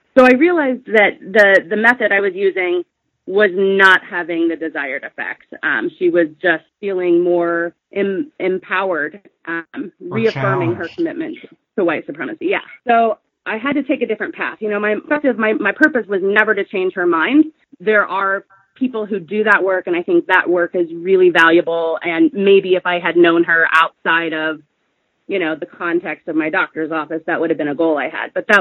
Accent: Missouri, United States; So, you know, I grew up in the Midwest. I've spent most of my life in Missouri, went to grad school in Iowa

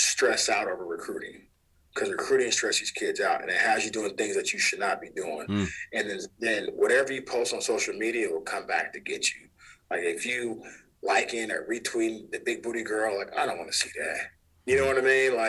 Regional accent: Sacramento, California, United States; I'm thankful that I grew up on the South Side. I'm thankful because Sacramento shaped me who I am.

